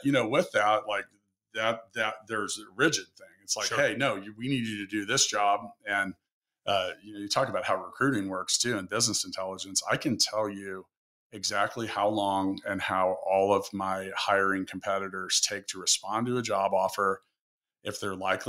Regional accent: Kansas City, Missouri, United States; And KC, that's my hometown.

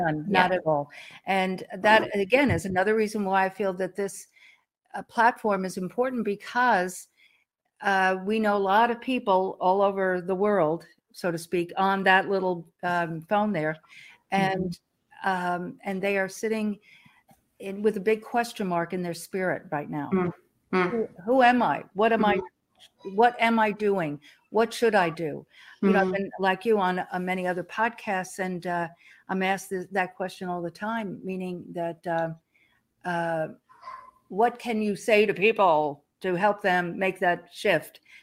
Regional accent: New York, United States; I grew up near New York City, and so all of that was very. Much part of my life, my DNA, but I never pursued it.

